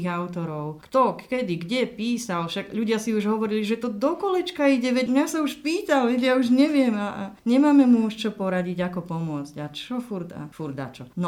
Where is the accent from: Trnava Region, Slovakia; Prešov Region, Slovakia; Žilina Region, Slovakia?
Prešov Region, Slovakia; Levoča; som z Levoče, som tu dnes prítomná